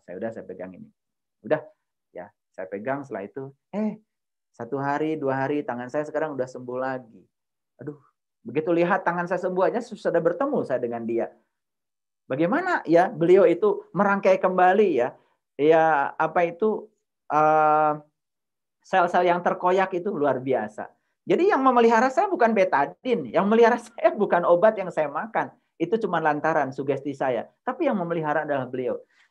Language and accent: Indonesian; Garut, West Java, Indonesia; sekalipun orang Garut dari kampung kayak saya